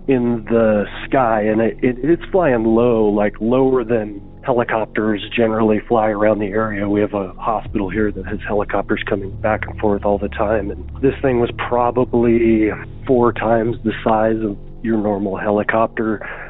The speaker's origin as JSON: {"language": "English", "town": "Casper", "region": "Wyoming", "country": "United States", "said": "I'm from Casper, Wyoming"}